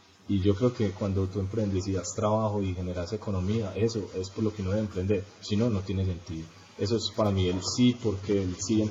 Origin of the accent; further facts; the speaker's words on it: Colombia; somos de Colombia, somos personas pues que pensábamos que tal